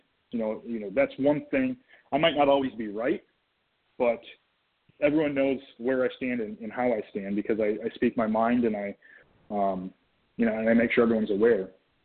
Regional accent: Michigan, United States; But ultimately, you know, I'm Michigan is my home. I mean, that's my home state. I love the state. So I ultimately wanted to come back.

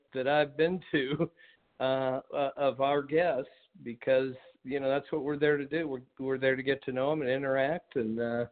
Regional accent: Boulder, Colorado, United States; So I was born in Boulder, Colorado. Spent a good part of my childhood there.

